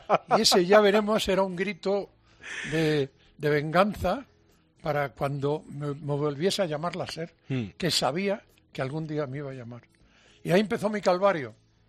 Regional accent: Galicia, Spain; He conseguido los sueños que tenía cuando estaba de chaval en Galicia.

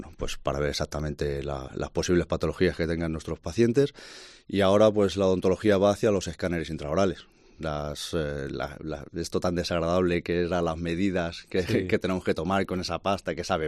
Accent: Leganés, Community of Madrid, Spain; now in Segovia, Spain; No, soy de Leganés, de Madrid.

